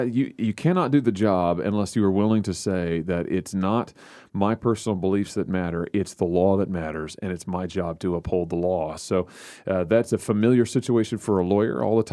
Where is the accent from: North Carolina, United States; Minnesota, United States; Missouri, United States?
Missouri, United States; Lexington; Well, I grew up in Lexington, Missouri, in Lafayette County, which is about an hour east of Kansas City